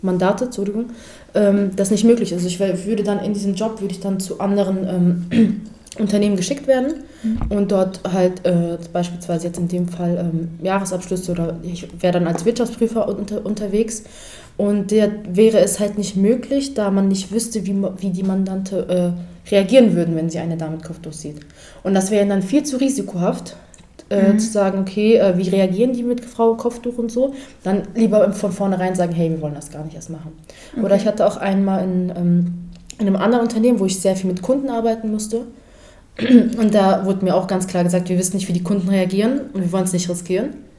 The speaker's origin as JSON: {"language": "German", "region": "Bavaria", "country": "Germany", "tie": "born there", "said": "ich bin gebürtig aus Bayern und immer wenn ich wieder dahin zurückkomme"}